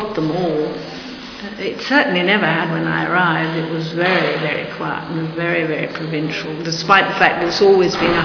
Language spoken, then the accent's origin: English; London, United Kingdom; born there; I was born in London and I saw Heathrow. I mean, I remember the fields that were there before Heathrow grew up and all the reservoirs around there.